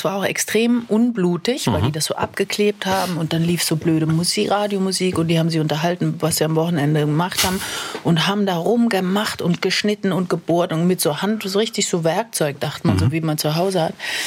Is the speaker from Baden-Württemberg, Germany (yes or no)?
yes; Mannheim, Baden-Württemberg, Germany; mein erstes Engagement war ja lustigerweise in Mannheim, in meiner Heimatstadt.